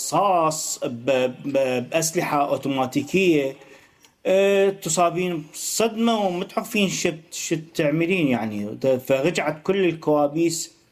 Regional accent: Iraq; moved away; نعم أنا جيت من العراق

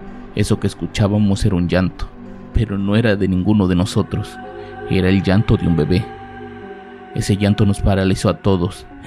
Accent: Mexico; Iba muy ilusionado, como todo mexicano que lleva toda su fe puesta en Dios para cruzar con bien.

